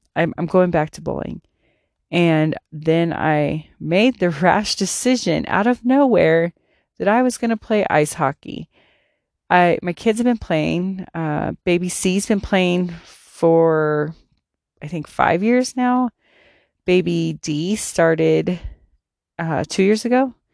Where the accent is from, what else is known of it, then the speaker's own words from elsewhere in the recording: Colorado, United States; Born and raised in Colorado. Never left it. The cost of living here is killing me, though.